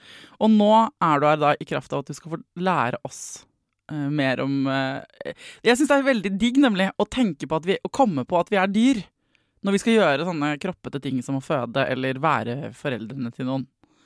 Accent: Oslo, Norway; Født og oppvokst på Oslo Vest

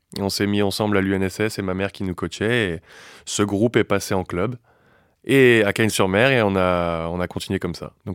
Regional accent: Warsaw, Masovian Voivodeship, Poland; elle est en Pologne, chez moi, à Varsovie, à côté de mon lit.

